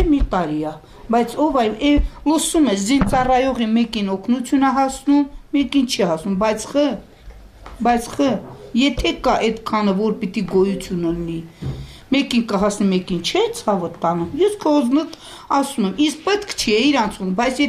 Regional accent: Talish, Azerbaijan; Թալիշեցի ենք, բնիկ Թալիշեցի

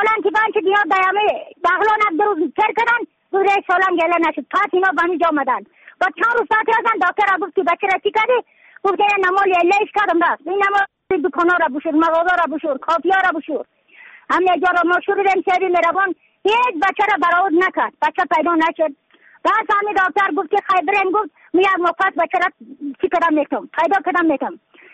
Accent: Badakhshan, Afghanistan; از بدخشان هستم، مرکز بدخشان ولسوالی اکل پایان قیره وینگ.

